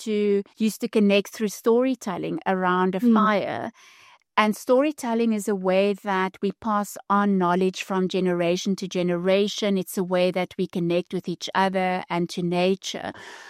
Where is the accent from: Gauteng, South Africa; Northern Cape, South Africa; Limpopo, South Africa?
Gauteng, South Africa; Johannesburg; So I'm a city slicker. I grew up in Johannesburg, in Melville, and I wasn't really ever very connected to nature.